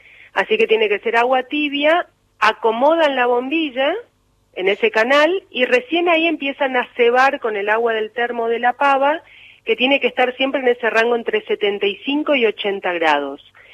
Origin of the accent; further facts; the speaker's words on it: Misiones, Argentina; born there; al margen de que nací en Misiones, decimos que nacemos tomando mate